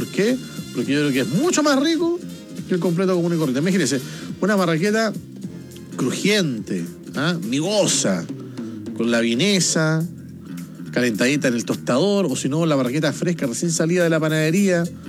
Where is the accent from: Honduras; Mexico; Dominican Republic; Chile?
Chile; los que vivimos, los que nacimos, los que nos criamos acá en Chile y nos criamos con el completo